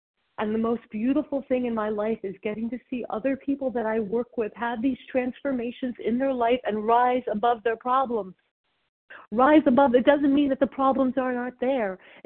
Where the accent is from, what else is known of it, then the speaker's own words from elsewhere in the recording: New Jersey, United States; from New Jersey.